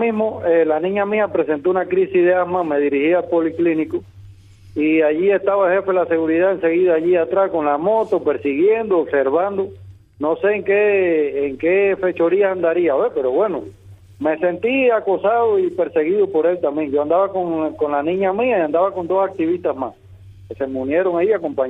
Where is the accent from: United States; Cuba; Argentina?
Cuba; como somos cubanos